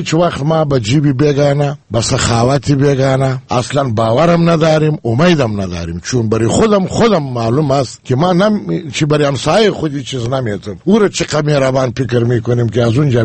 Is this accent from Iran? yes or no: no; Afghanistan; من یک افغانی هستم